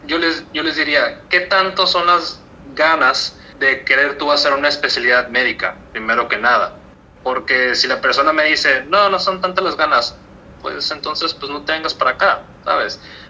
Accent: Mexico; me preguntan ¿de dónde eres? No, pues que soy de México.

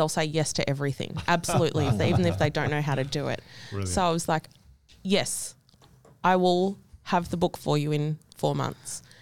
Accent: Kiribati; now in Australia; I'm here as an Australian representative but as a kiribati writer.

